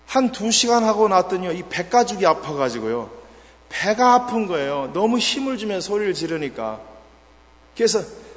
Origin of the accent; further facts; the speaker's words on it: South Korea; 저는 한국 사람은 저 혼자고